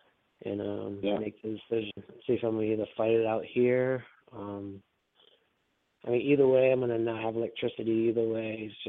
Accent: Rhode Island, United States; But he didn't know that I was from Rhode Island, from New England, but I believe so. But he knew that I lived in Georgia

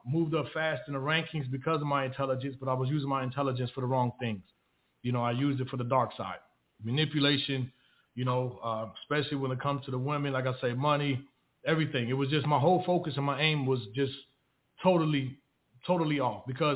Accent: Chicago, Illinois, United States; But just starting off growing up in Chicago, it was that environment is so hellish.

